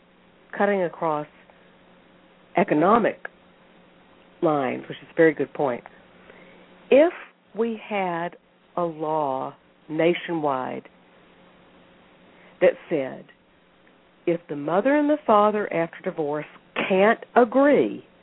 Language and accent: English; the South, United States; I'm white. I'm 63 years old. I was raised in the South at a time when segregation was terrible.